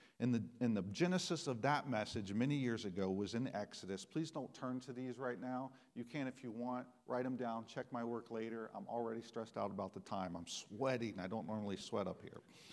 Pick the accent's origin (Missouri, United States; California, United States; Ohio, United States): Ohio, United States; South Point; born there; I was born in South Point, Ohio. If you don't know where that is, it's the South Pole of Ohio from a latitude perspective. It is the southernmost point in Ohio.